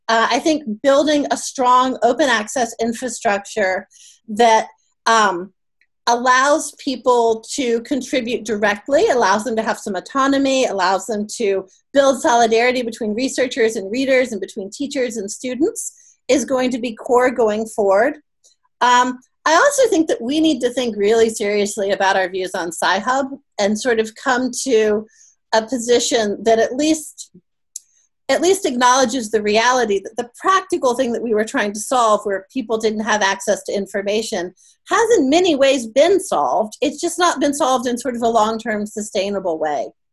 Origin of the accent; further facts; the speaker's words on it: United States; now in New Zealand; I'm an American in New Zealand, and there's a reason for